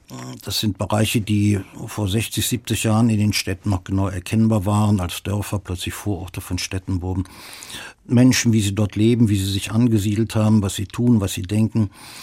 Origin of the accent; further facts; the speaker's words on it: Cologne, North Rhine-Westphalia, Germany; Ja, das kann ich als Kölner nicht sagen.